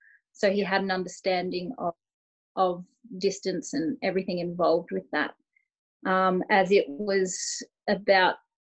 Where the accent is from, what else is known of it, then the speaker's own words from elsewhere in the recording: Blackwater, Queensland, Australia; also born or lived in London; I grew up in Blackwater, west of Rockhampton. Small mining town, went to school in Toowoomba, which is where I met my husband, as he was my friend's brother.